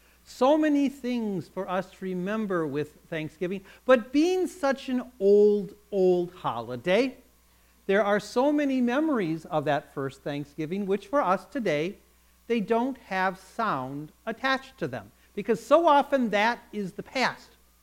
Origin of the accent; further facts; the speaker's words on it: Minneapolis, Minnesota, United States; when I was a little boy, I grew up in Minneapolis, which back then is where the headquarters of the old American Lutheran Church was.